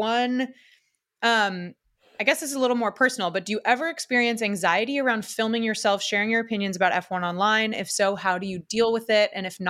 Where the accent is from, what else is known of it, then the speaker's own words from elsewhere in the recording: California, United States; Well, I grew up in the East Bay.